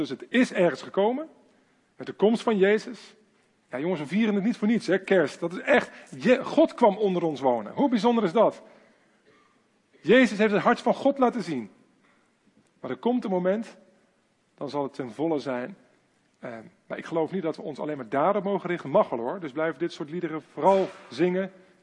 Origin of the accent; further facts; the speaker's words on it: Netherlands; Ik ben Nederlander en ik heb een Nederlands paspoort